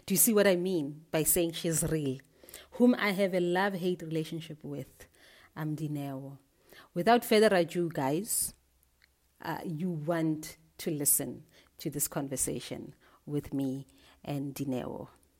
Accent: Alexandra, Gauteng, South Africa; Growing up in Nako Alexandra, we had a neighbor with a child who had Down syndrome.

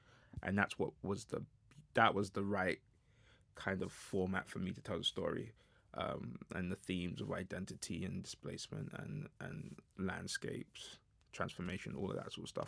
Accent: London, United Kingdom; I'm from South London

